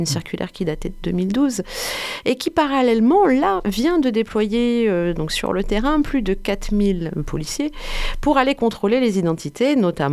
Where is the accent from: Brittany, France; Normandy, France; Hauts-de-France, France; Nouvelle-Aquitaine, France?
Hauts-de-France, France; Dunkerque; je viens justement du Nord, de Dunkerque, non pas de la gare du Nord, mais de Dunkerque.